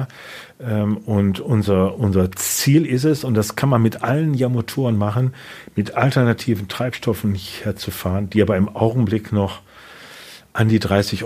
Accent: Rhineland-Palatinate, Germany; Ich bin am Nürburgring groß geworden.

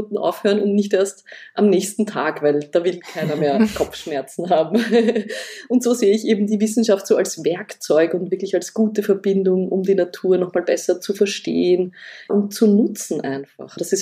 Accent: Vienna, Austria; also ich bin in der Stadt aufgewachsen in Wien

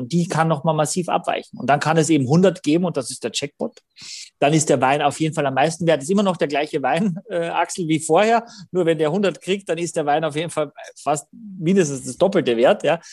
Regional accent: Austria; als Österreicher weiß ich es, ja.

